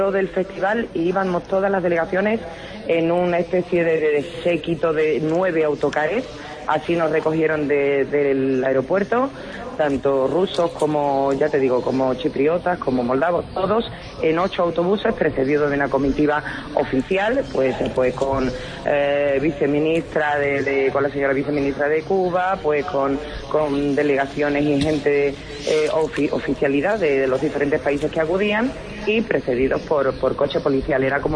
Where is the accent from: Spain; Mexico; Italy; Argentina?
Spain; No somos los primeros españoles que han estado en Corea